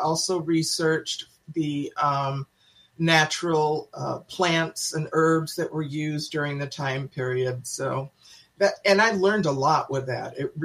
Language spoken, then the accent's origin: English; Seattle, Washington, United States; also born or lived in New England; Well, I was born in New England and came out to the Northwest at a young age and have lived here my entire life. lived and worked and was educated in Seattle.